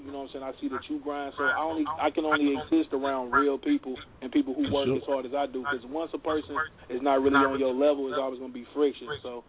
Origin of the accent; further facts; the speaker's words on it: East St. Louis, Illinois, United States; And also, I'm from East St. Louis. I don't know if y'all ever been here, but you can Google it, look it up.